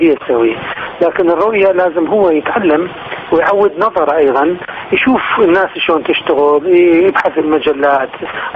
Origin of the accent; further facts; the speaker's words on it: Iraq; إحنا كعراقيين